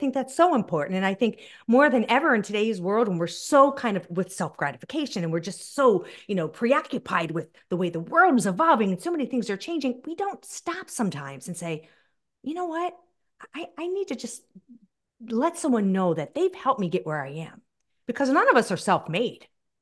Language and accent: English; Baltimore, Maryland, United States; born there; I was born in Baltimore.